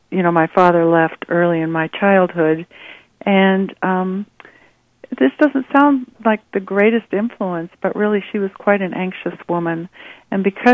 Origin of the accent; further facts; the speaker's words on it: California, United States; Well, right there in the Bay Area.